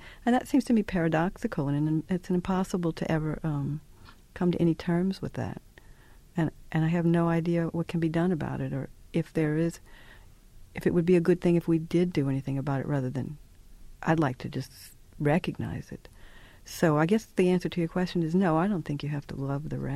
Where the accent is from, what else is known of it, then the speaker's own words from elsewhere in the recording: New Orleans, Louisiana, United States; I've had lots of contact with rats in my life because I grew up in New Orleans.